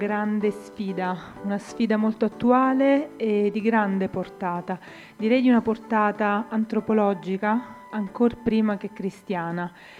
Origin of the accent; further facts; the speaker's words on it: Lecce, Apulia, Italy; Io sono originaria di Lecce, la Puglia.